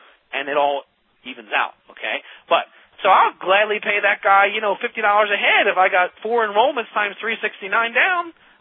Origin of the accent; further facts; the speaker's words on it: Philadelphia, Pennsylvania, United States; You know, I'm a city person. I grew up in South Philly.